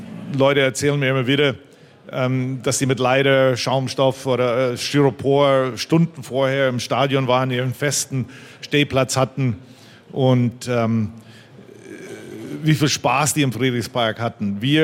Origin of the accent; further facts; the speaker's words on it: Winnipeg, Manitoba, Canada; weil meine Liebe zum Zahnarzt war, als ich als Jugendlicher in Winnipeg aufgewachsen bin